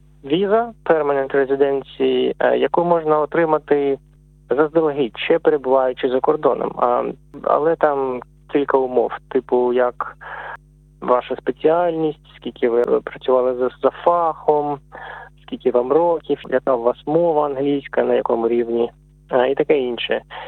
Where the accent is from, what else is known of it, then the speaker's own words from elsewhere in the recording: Kherson, Kherson Oblast, Ukraine; now in Canberra, Australia; Я сам з Херсону, моя жінка з Дніпра, бувший Дніпропетровськ.